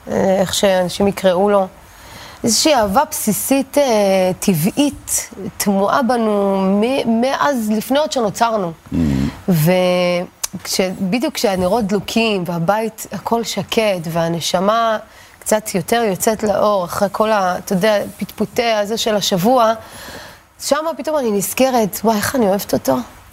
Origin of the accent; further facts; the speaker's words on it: Ashkelon, Southern District, Israel; also born or lived in Gush Katif; לא, גדלתי באשקלון.